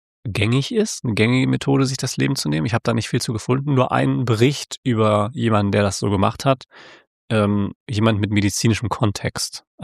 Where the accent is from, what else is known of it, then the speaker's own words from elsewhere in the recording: Germany; Aber als Deutscher ist das ein bisschen unglaubwürdig, dass das eine deutsche Firma sein soll.